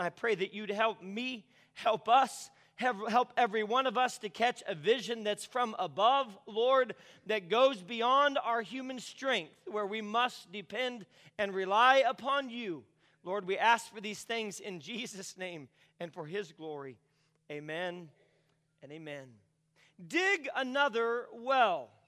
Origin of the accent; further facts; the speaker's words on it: Phoenix, Arizona, United States; I grew up primarily in Phoenix and lived out there till just a few months ago.